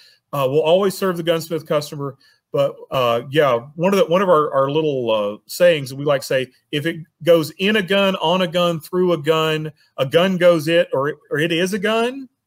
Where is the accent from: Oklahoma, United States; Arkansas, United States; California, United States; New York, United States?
Arkansas, United States; I grew up in Arkansas. You may hear it in my voice from time to time, and I will say things like, y'all